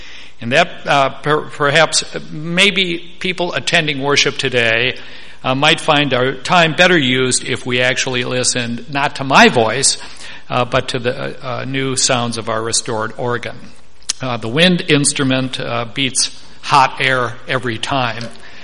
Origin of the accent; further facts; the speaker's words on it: Wauwatosa, Wisconsin, United States; Now, in the church I grew up in Wauwatosa, Wisconsin, they have a beautiful, beautiful pipe organ.